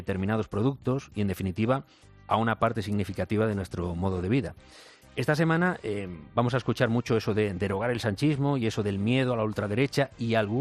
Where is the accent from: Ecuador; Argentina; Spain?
Spain